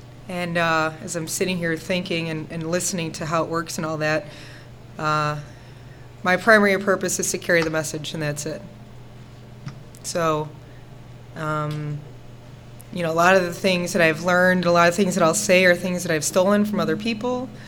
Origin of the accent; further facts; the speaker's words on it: Chicago, Illinois, United States; I was born and raised in Chicago. I had a good childhood.